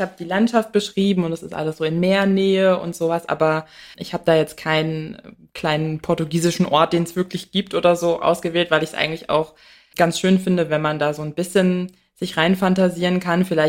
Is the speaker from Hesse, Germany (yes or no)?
yes; Frankfurt, Hesse, Germany; ich komme aus Frankfurt.